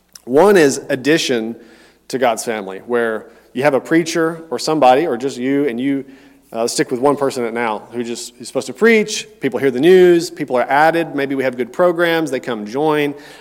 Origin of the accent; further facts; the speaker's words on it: Tennessee, United States; now in Houston, United States; so we didn't have all that when I was growing up in Tennessee. There were no skate parks. Houston is blessed with a lot of skate parks.